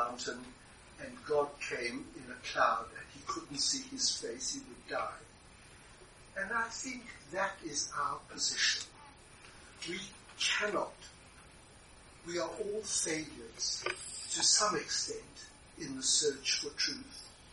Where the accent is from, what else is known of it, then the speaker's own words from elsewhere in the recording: South Africa; you can hear from my accent, I grew up in South Africa.